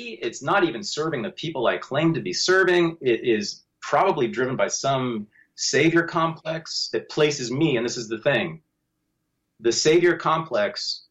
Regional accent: Berkeley, California, United States; You know, I was raised by lefties in Berkeley.

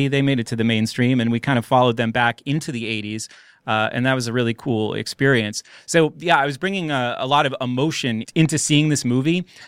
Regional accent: New Hampshire, United States; I came across this music when I was like 16. I was growing up in New Hampshire.

